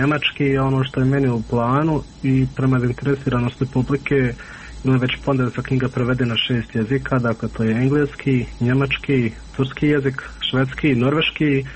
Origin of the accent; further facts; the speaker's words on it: Miljevina, Republika Srpska, Bosnia & Herzegovina; mi smo svi gore iz Miljevine